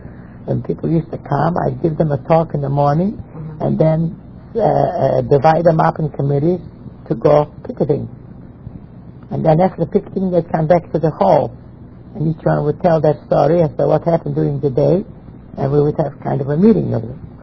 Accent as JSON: {"language": "English", "town": "Chicago", "region": "Illinois", "country": "United States", "lives_now": "New York, United States", "said": "Okay, I come from Chicago. That's Chicago I'm talking about. Because when I came to New York"}